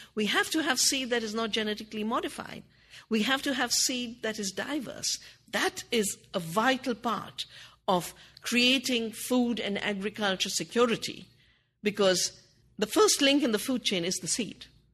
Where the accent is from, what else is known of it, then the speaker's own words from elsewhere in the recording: Uttarakhand, India; I come from the Himalayan mountains where Chipko started